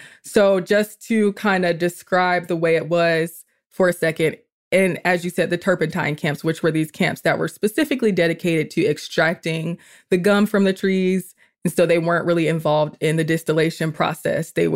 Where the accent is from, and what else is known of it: Atlanta, Georgia, United States; born or raised there